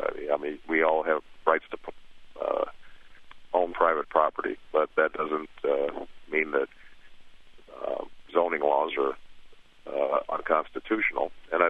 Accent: Illinois, United States; Illinois is a pretty big state, and it may be discounted because it's my home state.

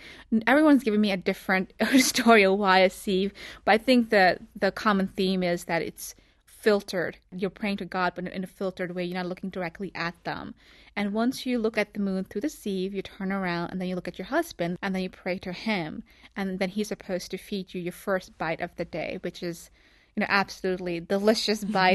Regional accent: United States; However, you know, I grew up in America, you know, where feminism is at all time high, and you went to college here and so forth.

